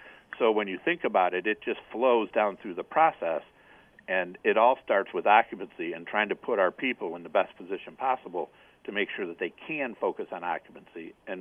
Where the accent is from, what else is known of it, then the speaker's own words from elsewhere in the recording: Toledo, Ohio, United States; now in Cleveland, United States; I grew up in Toledo, came to Cleveland in the early 90s, was at that time a commercial lender